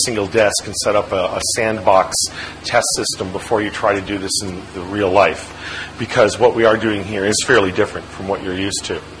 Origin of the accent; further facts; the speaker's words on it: United States; I'm an American, and I intend to be an American, and I intend to use that history